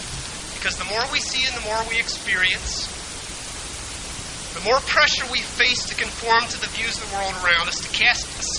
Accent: Pennsylvania, United States; now in Illinois, United States; My home church, College Church in Wheaton, we moved to Illinois from Pennsylvania in 1963, and my mother still attends that church today.

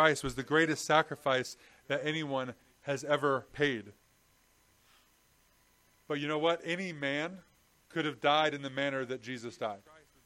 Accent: Scotland, United Kingdom; I'm Scottish, not Jewish.

